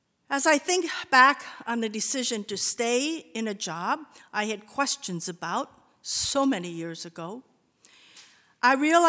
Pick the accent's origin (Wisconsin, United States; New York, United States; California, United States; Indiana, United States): Wisconsin, United States; Indeed, that very company, in its local expression in my little hometown in Wisconsin, helped to pay my way through college by giving me a summer job.